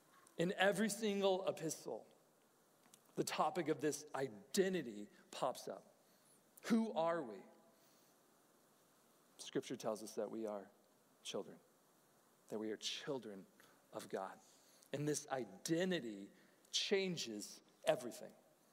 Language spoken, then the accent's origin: English; College Station, Texas, United States; I grew up, like I said, I grew up here in College Station.